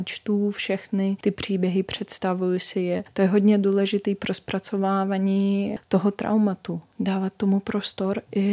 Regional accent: Eastern Ukraine, Ukraine; Czech is a second language; now in Czech Republic; Já se pamatuju, když jsem byla puberťáčka, tak jsme se styděli za to, že jsme Ukrajinci. Bylo vlastně víc cool se hlásit k Rusům a víc cool hledat ve svém rodokméně nějakého Rusa, protože jsme chtěli patřit k tomu impériu. Já mluvím o své malé komunitě na východě.

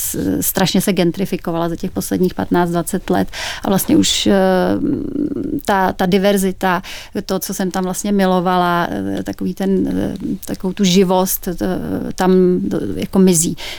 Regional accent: Prague, Czechia; já jsem vyrůstala na Letné

